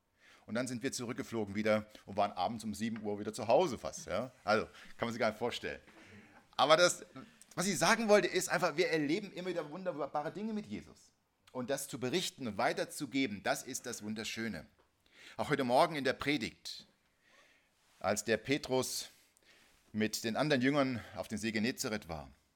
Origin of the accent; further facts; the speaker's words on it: Königswald, Germany; born there; Ich komme gebürtig aus Königswald.